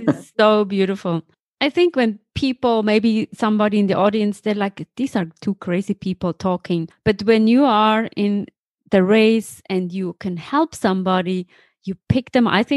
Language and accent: English; Thun, Bern, Switzerland; see you in my hometown, Thun. Thun. It's spelled like a cartoon.